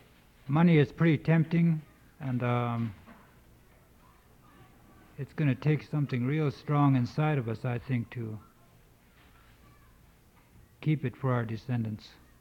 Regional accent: Stevens Village, Alaska, United States; born there; I was born in Stevens Village.

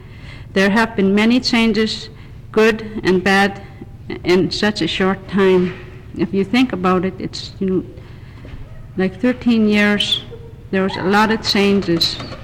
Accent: Allakaket, Alaska, United States; born there; I was born in Allakaket at my grandfather's log home, as my parents in those days did not own a building in the village.

